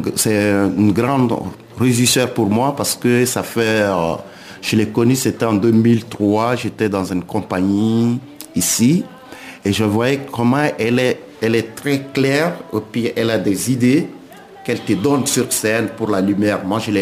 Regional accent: Burkina Faso; now in France; je commence à former aussi d'autres personnes qui sont chez moi au Burkina.

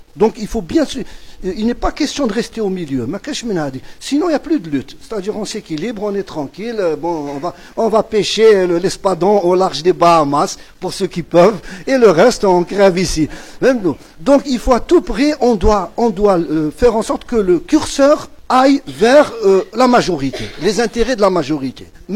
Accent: Algeria; Maintenant, pour ce qui se passe chez nous en Algérie, effectivement, donc la répercussion de cette crise

